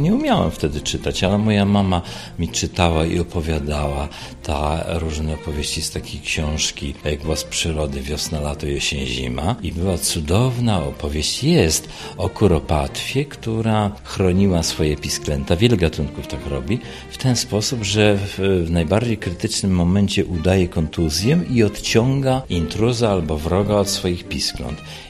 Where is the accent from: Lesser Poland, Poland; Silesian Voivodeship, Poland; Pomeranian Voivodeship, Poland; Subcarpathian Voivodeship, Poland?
Pomeranian Voivodeship, Poland; Gdańsk; A potem oczywiście urodziłem się w Gdańsku i na takim zwyczajnym podwórku się bawiłem